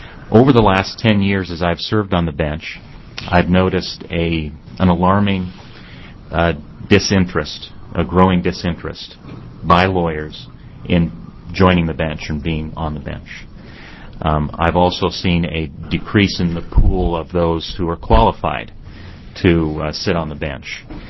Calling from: Oregon, United States; I come to you today from the Rogue Valley, Southern Oregon.

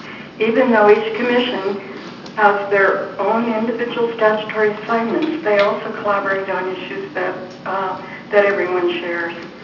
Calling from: Fossil, Oregon, United States; I'm calling you from Fossil in downtown beautiful Wheeler County, Oregon.

